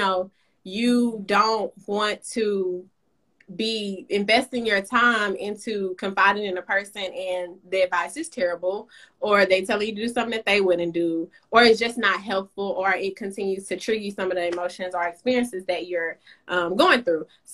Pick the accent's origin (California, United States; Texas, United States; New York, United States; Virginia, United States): Texas, United States; I'm from Southeast Texas. I can't give up crawfish.